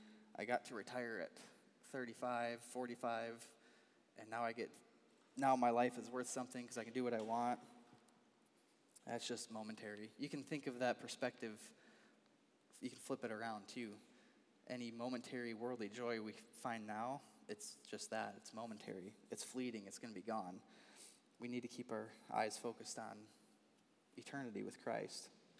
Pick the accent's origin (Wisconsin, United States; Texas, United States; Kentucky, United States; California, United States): Wisconsin, United States; born or raised there